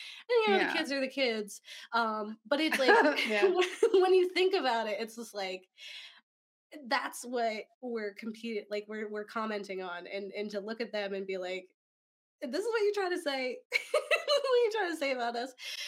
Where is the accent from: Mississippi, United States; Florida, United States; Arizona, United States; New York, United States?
Florida, United States; Ocala; And he told the Ocala Star Banner, which fun fact is my hometown, which is so weird.